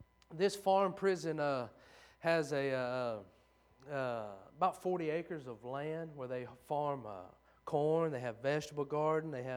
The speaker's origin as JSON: {"language": "English", "town": "Oak Grove", "region": "Louisiana", "country": "United States", "said": "It's good to be here at Oak Grove Baptist. I'm from Oak Grove, Louisiana, so ain't nothing like it."}